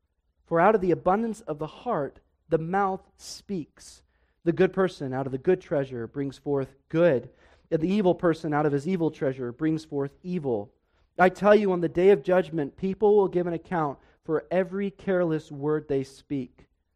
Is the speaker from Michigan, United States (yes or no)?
no; Denver, Colorado, United States; Our family used to go to an amusement park when I was growing up in Denver called Elitch Gardens.